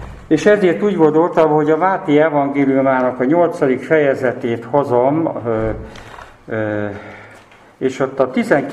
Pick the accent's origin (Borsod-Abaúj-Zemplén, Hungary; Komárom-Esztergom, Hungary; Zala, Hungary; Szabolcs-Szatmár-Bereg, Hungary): Borsod-Abaúj-Zemplén, Hungary; Miskolc; Miskolcról jöttem.